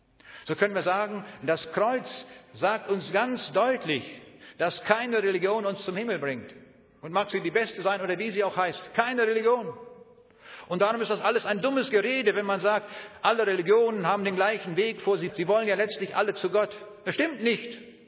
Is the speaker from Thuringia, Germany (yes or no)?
no; North Rhine-Westphalia, Germany; Manchmal fahre ich bei uns im Siegerland, das ist ähnlich wie in der Schweiz, da gibt es auch viele Berge